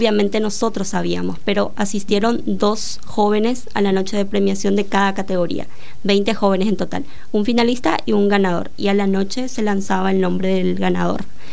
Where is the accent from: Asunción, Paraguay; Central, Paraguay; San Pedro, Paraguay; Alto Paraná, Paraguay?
Alto Paraná, Paraguay; Minga Guazú; yo soy de Mingaguazú específicamente, y en mi ciudad habían tantos jóvenes sobresalientes